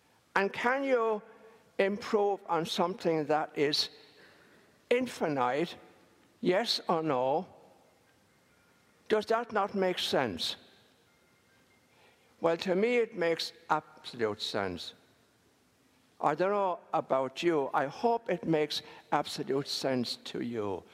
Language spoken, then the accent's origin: English; Ireland; I find that hard to accept, because I grew up in Ireland.